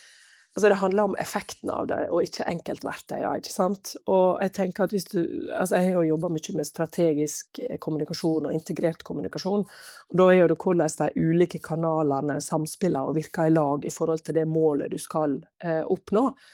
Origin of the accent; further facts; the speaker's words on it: Sykkylven, Møre og Romsdal, Norway; also born or lived in Ørsta; Jeg flyttet fra Ørsta til Sykkylven da jeg var 10 år. Og det var litt krevende fra å være sånn sentrumsbarn i Ørsta og bo i et byggefelt og sånn. Så flyttet vi inn på en gare inn i Velledalen